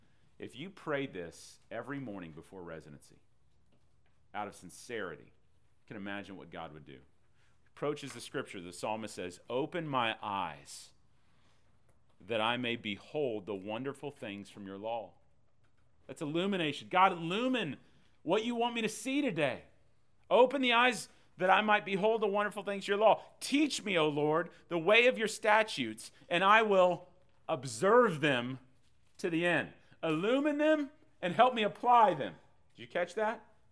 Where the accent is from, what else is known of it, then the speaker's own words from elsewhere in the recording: Texas, United States; I'm from Texas, man. The cow's all over the place.